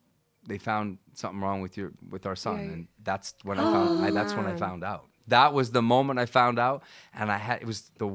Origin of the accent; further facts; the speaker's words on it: Vancouver, British Columbia, Canada; I'm Canadian, so we have, I'm from Vancouver.